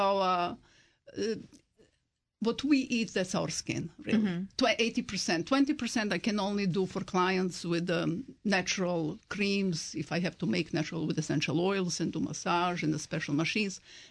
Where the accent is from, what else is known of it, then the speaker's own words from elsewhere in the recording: Montenegro; From former Yugoslavia, Montenegro.